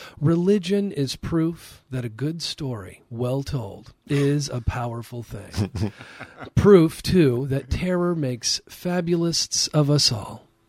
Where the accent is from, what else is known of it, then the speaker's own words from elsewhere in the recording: California, United States; I did love living there. I was ages 6 to 11 there. So mm-hmm. I was born there